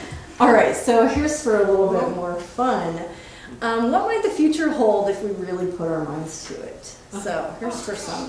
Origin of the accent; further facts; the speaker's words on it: Klamath Falls, Oregon, United States; So, Klamath Falls. This is my hometown.